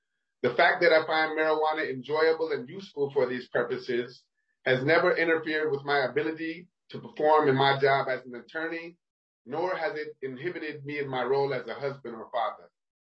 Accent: Minneapolis, Minnesota, United States; I'm from North Minneapolis.

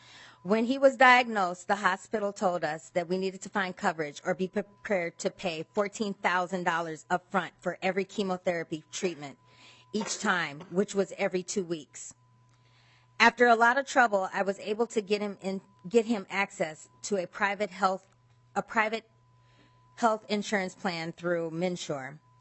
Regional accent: Austin, Minnesota, United States; Chair Stephenson and members of the committee … I'm from Austin, Minnesota.

